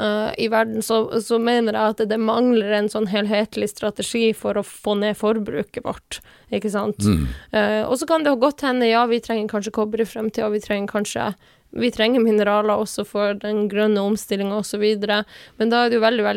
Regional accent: Tana, Finnmark, Norway; Rastgeisa i Tana, da, der jeg er fra, er jo et av de høyeste fjellene vi har

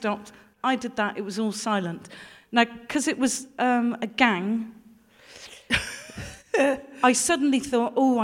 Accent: Gloucester, South West England, United Kingdom; I'm from Gloucester, I'm in New York.

